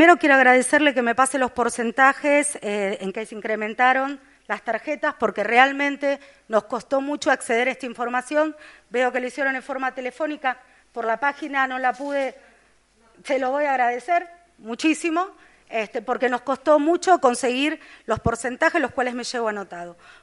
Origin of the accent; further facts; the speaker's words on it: Bariloche, Río Negro, Argentina; a mí como ciudadana, no solamente de Bariloche, que hoy está atravesando una situación súper difícil, sino como ciudadana argentina